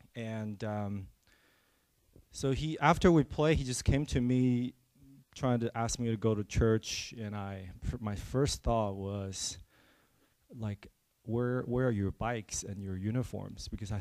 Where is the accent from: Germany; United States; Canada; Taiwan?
Taiwan; English is a second language; I am ESL. So I was born and raised in Taiwan. I speak English